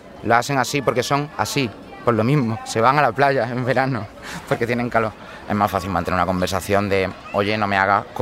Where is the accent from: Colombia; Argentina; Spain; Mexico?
Spain; Córdoba, Andalusia; born there; nací en Córdoba en el 1986.